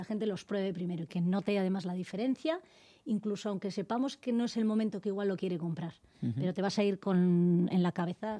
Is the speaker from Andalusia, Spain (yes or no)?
no; Basque Country, Spain; now in Madrid, Spain; es que venimos de Vizcaya